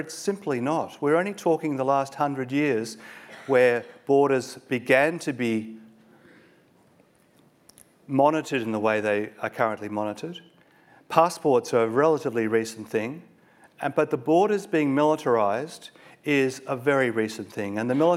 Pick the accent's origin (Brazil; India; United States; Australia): Australia; I come from Australia and I offer my apologies to you as an Australian.